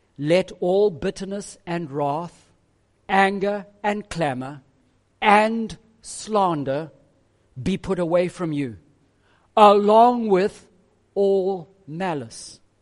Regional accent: Zimbabwe; now in South Africa; God no longer looks at me as that dirty, rotten sinner growing up in Zimbabwe, emigrating to South Africa.

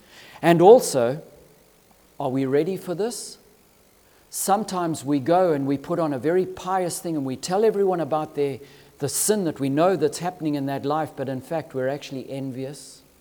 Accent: Zimbabwe; when I grew up in Zimbabwe, I grew up believing from the very bottom of my heart that I was a Christian.

